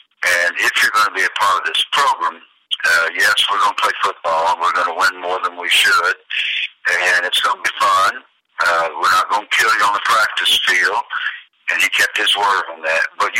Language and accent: English; Atlanta, Georgia, United States; accent: Southern; I was from Atlanta, Georgia. I had a Southern accent